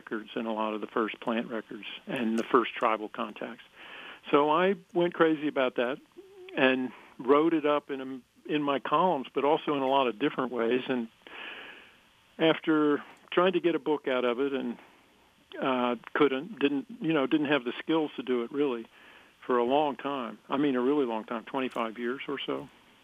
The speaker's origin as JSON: {"language": "English", "region": "the Carolinas", "country": "United States", "tie": "born or raised there", "said": "I grew up in the Carolinas."}